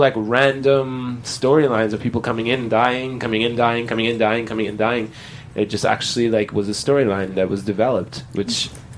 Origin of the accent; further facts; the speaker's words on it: Canada; first language French; By the way, we're both French Canadian.